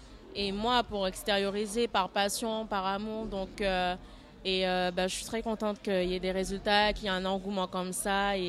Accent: Martinique; C'est ça, je viens de la Martinique.

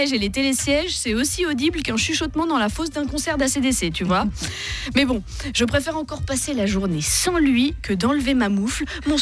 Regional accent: French Polynesia, France; moi je viens de Tahiti.

